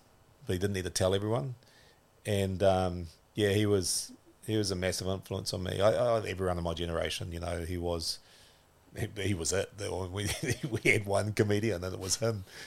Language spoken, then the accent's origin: English; Auckland, New Zealand; So I grew up in South Auckland. Early days in Green Lane, but then my college was at De La Salle College in Mangere.